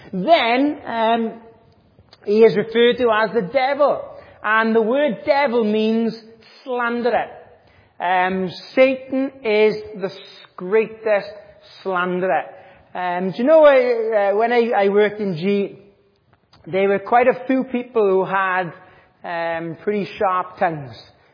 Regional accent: Wales, United Kingdom; do you know the unfortunate thing being Welsh and a Christian? We have got the coolest flag in the world. And every time I go to America, and I'm like, here's our flag, and from Wales

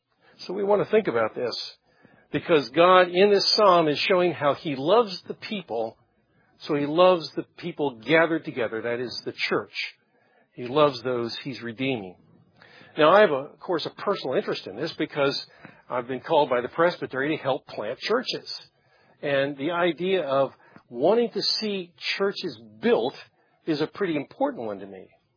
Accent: Herndon, Virginia, United States; When I was growing up in Herndon, Virginia, down the road, which was a little country town years ago, my family and I started going to the little country Methodist church there.

